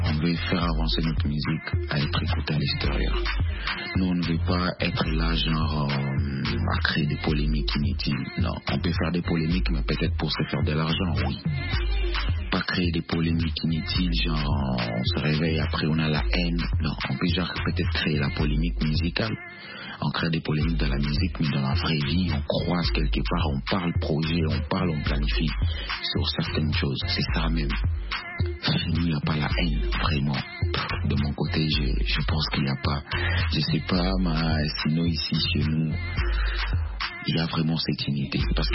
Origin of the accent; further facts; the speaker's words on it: Kitwe, Copperbelt Province, Zambia; born there; first language Luba; French is a second language; Luba. Donc, un Luba du Kasaï. Voilà, je suis un Kasaïen du côté de mon papa. Bien que je suis né en Zambie, à Kitwe, je suis un Congolais parce que mes parents sont des Congolais.